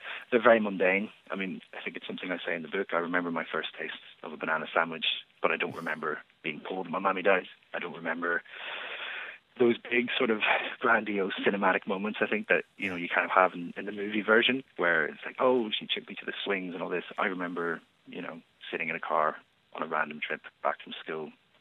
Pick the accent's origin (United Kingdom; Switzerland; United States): United Kingdom; Derry, Northern Ireland; Well, we grew up in Derry in the 90s.